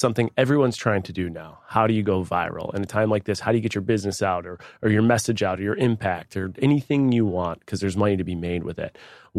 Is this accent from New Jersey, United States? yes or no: no; Buffalo, New York, United States; So let's just say Susie in Buffalo, New York, that's my hometown.